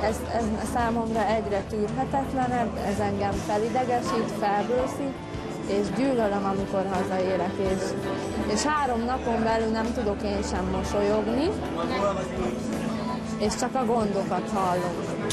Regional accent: Hungary; Én egyébként nagyon büszke vagyok arra, hogy magyar vagyok, és mindig alig várom, hogy magyarul beszélhessek a hajón. Én imádok magyarul beszélni, és a leggyönyörűbb nyelvnek tartom a mai napig.

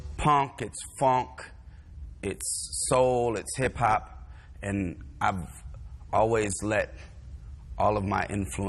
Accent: Oakland, California, United States; I'm from a band called … we're from Oakland, California.

